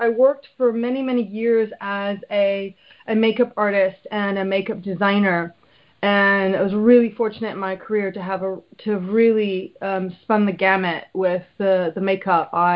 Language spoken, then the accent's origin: English; Texas, United States; I was raised in Texas, and I used to do portraits of people's horses at the rodeo and make a little money that way when I was like a kid.